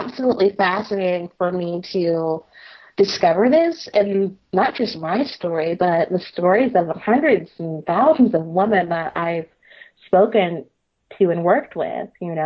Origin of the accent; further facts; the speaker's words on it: Midwest, United States; I grew up in a household. I grew up in the Midwest